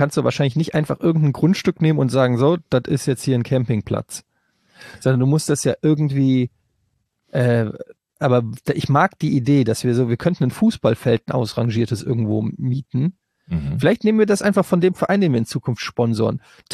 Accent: Rhineland, Germany; ich komme aus dem Rheinland.

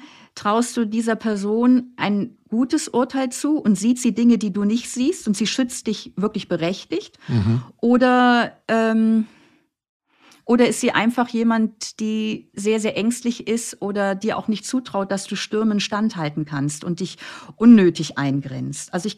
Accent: Flensburg, Schleswig-Holstein, Germany; Ich komme aus Flensburg

